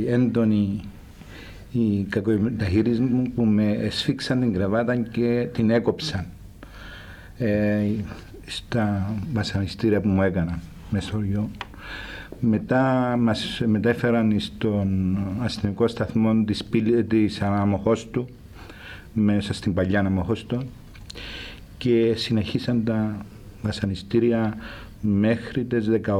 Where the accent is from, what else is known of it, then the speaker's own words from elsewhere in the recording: Assia, Famagusta District, Cyprus; Την πρώτη ημέρα που με συλλάβαν στο χωριό μου, την Άσια